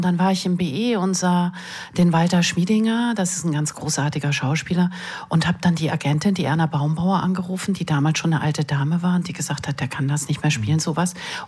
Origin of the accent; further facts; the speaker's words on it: Switzerland; Ich bin ja in der Schweiz groß geworden